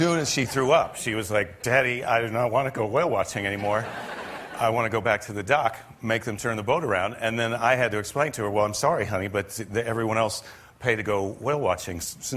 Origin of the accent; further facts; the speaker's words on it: Iowa, United States; because I'm from the Midwest, I'm from Iowa, where whale watching was not on the menu.